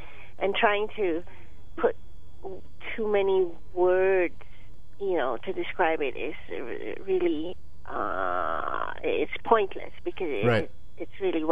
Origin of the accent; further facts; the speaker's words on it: Malaysia; moved away; certainly we're both immigrants, but, you know, we have actually vastly different experiences. She's Korean and I'm Malaysian of Chinese descent, blah, blah, blah.